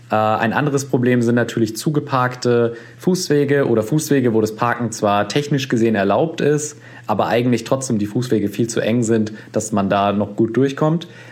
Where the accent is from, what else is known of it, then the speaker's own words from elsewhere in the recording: Frankfurt, Hesse, Germany; Ich kenne das aus meinem eigenen Alltag in Karlbach, wo ich aufgewachsen bin.